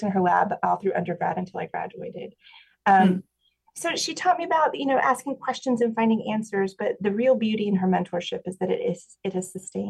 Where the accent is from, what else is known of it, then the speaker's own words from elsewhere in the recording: West Virginia, United States; I am from West Virginia, and I grew up in a very wonderful, loving family.